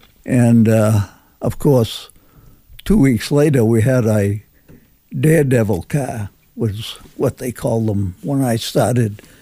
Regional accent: Sanford, United States; Yeah, I was born and raised in Sanford, and I live 10 miles from there now.

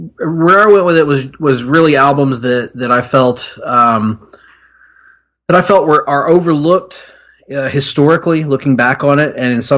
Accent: Alabama, United States; So in our home state of Alabama, so that's pretty cool.

